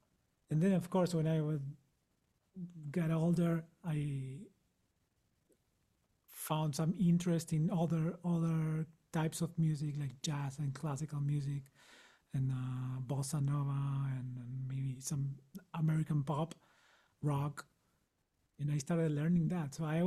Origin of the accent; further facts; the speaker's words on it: Tucumán, Argentina; So I'm from Argentina. I'm from a small city called Tucumán, which happens to be the smallest province in the country. And it's a quite big center of folk music, of Argentine folk music in the whole like country.